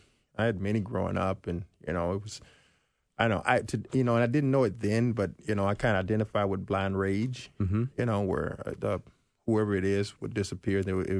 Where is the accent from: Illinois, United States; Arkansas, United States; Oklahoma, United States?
Arkansas, United States; Growing up in Arkansas, you at an early age, you got to make your own decisions pretty much